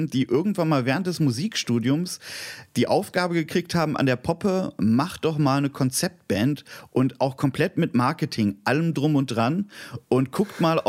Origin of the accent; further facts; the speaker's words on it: Cologne, North Rhine-Westphalia, Germany; Ich komme aus Köln und habe da früher total häufig gespielt mit Bands.